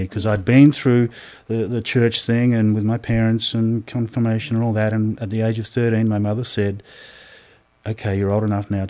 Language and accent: English; Australia; Yeah, being born and bred in Australia, Life down there is one big party most of the time.